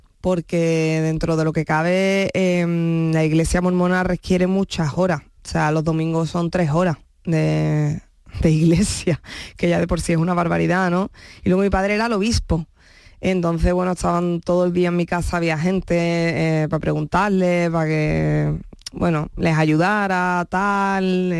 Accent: Jerez de la Frontera, Andalusia, Spain; born there; Sí, pero hubiera seguido naciendo en Andalucía. Eso seguro.

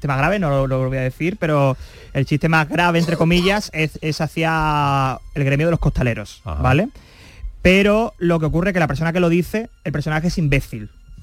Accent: Chiclana de la Frontera, Andalusia, Spain; now in Seville, Spain; cuando yo soy de Chiclana, en Cádiz, y cuando yo llego a Sevilla, pues fíjate que estamos a una hora y cuarto

